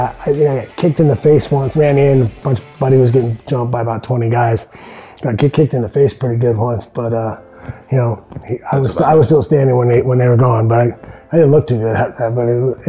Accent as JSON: {"language": "English", "town": "Santa Barbara", "region": "California", "country": "United States", "tie": "born or raised there", "said": "I grew up in Santa Barbara, California."}